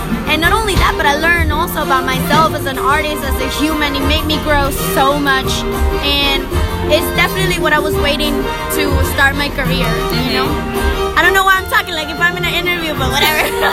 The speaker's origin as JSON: {"language": "English", "country": "Venezuela", "second_language": "English", "moved": "yes", "lives_now": "Miami, United States", "said": "Yes, I moved from Venezuela to Miami. That was 4 years ago."}